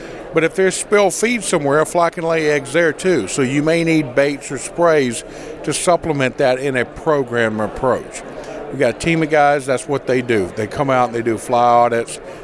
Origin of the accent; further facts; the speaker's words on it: Mississippi, United States; I'm from Mississippi, so that's one of my favorite things, rice.